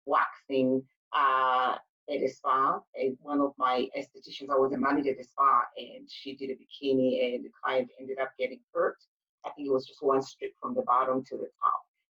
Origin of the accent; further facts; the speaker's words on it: Zimbabwe; I grew up in Zimbabwe